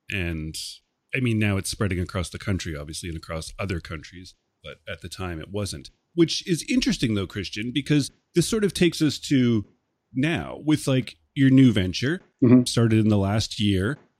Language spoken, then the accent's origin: English; Canada; I'm a Canadian